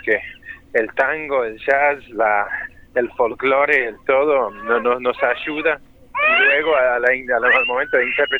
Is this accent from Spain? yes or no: no; Ireland; now in Argentina; y yo que vengo originalmente de Irlanda